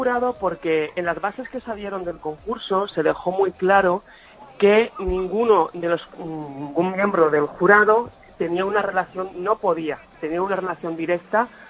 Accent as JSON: {"language": "Spanish", "town": "Madrid", "region": "Community of Madrid", "country": "Spain", "said": "De Madrid."}